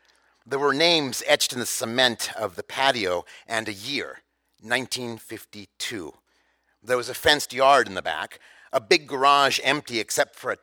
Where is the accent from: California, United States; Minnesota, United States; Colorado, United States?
California, United States; Los Angeles; also born or lived in Mexico City, Mexico; I'd come running from Mexico City and arrived in the Mojave because it was close to Los Angeles, my hometown